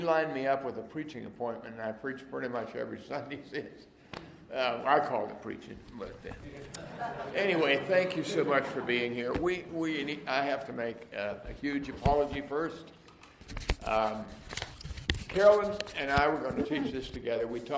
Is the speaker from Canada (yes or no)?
yes; Western Canada, Canada; But grew up in Western Canada, and cattle and wheat farm, ranch.